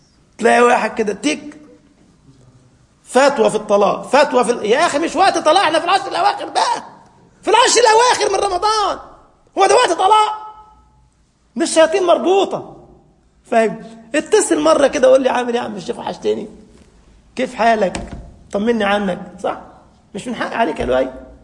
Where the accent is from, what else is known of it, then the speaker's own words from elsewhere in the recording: Egypt; بنسميها احنا عندنا في مصر الضحكة الصفرة، ما تنفعش، بلاش منها